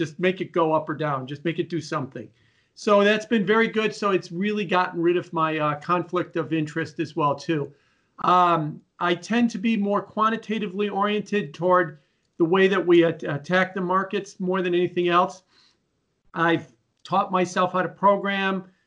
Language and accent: English; Chicago, Illinois, United States; I'm originally from Chicago.